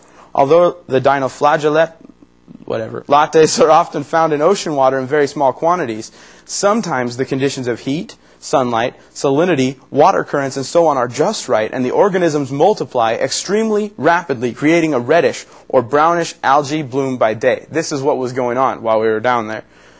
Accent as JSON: {"language": "English", "region": "California", "country": "United States", "tie": "born or raised there", "said": "And I grew up in Southern California."}